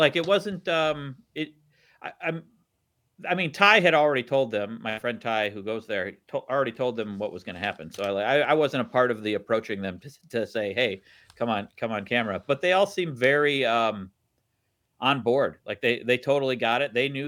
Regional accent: Wisconsin, United States; Yeah, I mean, I grew up in Wisconsin, yeah.

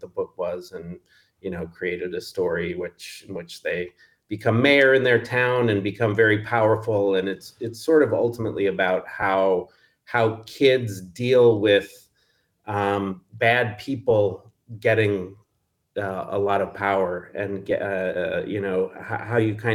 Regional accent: Neenah, Wisconsin, United States; Yeah, I grew up in Neenah and went to Neenah High, graduated back in the 90s, went to the University of Wisconsin

